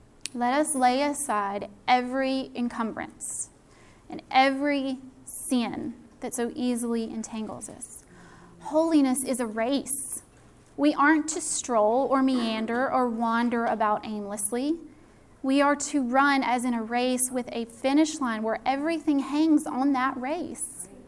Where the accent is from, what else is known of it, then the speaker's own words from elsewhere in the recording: South Carolina, United States; You can tell I'm from South Carolina because I sound like it.